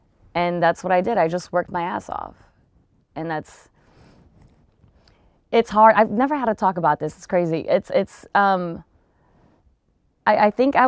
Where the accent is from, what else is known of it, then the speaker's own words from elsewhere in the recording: Long Beach, California, United States; I actually like made my way from doing Long Beach, because I'm from Long Beach.